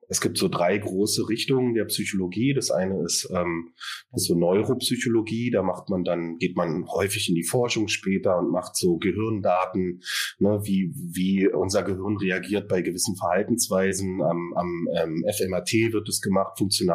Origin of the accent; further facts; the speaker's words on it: Berlin, Germany; Ich bin aus Berlin, also hier geboren und arbeite hier seit 2021 als Verhaltenstherapeut